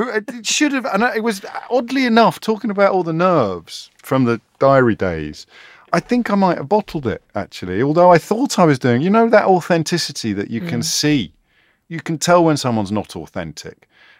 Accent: Kidderminster, West Midlands, United Kingdom; Central Weekend Live, which was iconic for me growing up in Kidderminster.

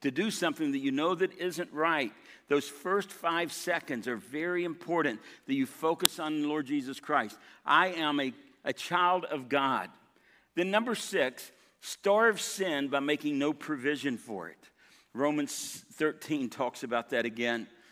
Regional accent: United States; I get that. I'm American too.

